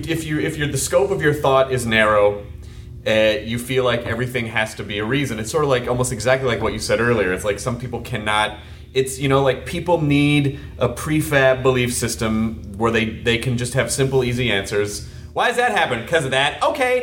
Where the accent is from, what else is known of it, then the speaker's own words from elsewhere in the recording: Tennessee, United States; where I'm from the South, you know, so yeah. I grew up in the Bible Belt.